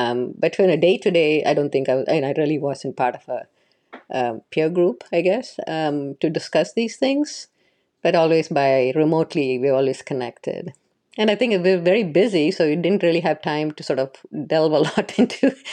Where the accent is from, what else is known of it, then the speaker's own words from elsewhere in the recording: Kerala, India; moved away; but here when you're in the diaspora, it's not something you talk about. Like we had the cultural groups, like, and I'm a Malayali